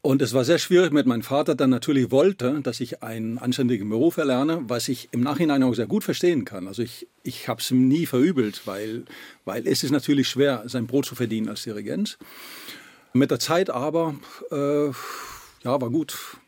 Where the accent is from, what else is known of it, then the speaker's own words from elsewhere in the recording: Greece; Es war in Griechenland und ist nach wie vor überhaupt, man wird als Grieche gesehen. Erstens, ich kann ja die Sprache fließen, konnte sie auch fließen. Ich bin dort aufgewachsen, kannte natürlich die Kultur. Ich bin in dieser Kultur aufgewachsen, aber ich war natürlich auch ein bisschen anders, weil das dänische Element auch stark war.